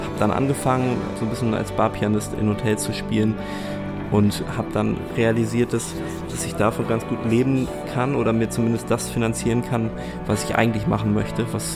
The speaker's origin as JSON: {"language": "German", "town": "Haltern", "region": "North Rhine-Westphalia", "country": "Germany", "tie": "born or raised there", "also_born_or_lived": "Hamburg", "moved": "as an adult", "said": "Angefangen hat es in Haltern, wo ich aufgewachsen bin, so eine kleine Stadt in der Nähe von Münster und habe da eigentlich seit meiner Kindheit Klavier gespielt. Bin dann nach Hamburg gezogen 2011"}